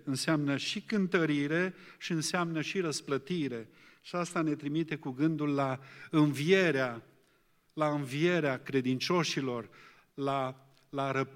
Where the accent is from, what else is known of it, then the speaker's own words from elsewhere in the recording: Romania; Ca noi, ca români, ne-am dus acolo